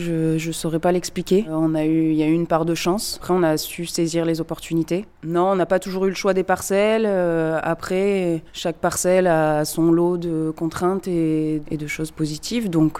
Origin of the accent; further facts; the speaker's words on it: Auvergne-Rhône-Alpes, France; Alors non, moi je suis originaire de l'Ardèche.